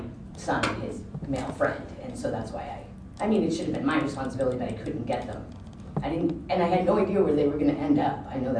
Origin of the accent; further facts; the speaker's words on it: New Jersey, United States; First off, I want to say I'm from New Jersey.